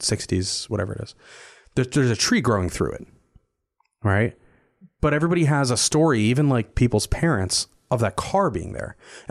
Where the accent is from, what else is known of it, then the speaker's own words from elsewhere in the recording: New Jersey, United States; this is a resort town that I grew up in New Jersey, around Big Lake.